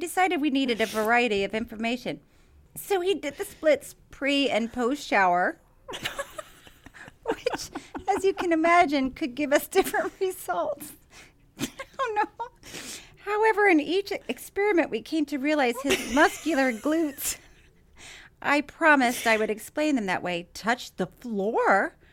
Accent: Dubuque, Iowa, United States; There is an adult entertainment club just outside of my hometown in Dubuque, Iowa, called Shakers.

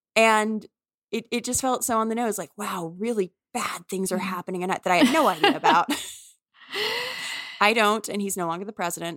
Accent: New Orleans, Louisiana, United States; but I'm from New Orleans and I love New Orleans.

